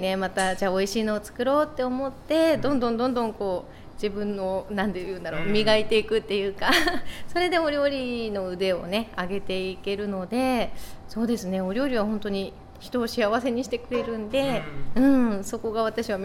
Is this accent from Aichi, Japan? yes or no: no; Aizu, Fukushima, Japan; moved away as an adult; now in Sendai, Japan; 出身は福島県の会津です。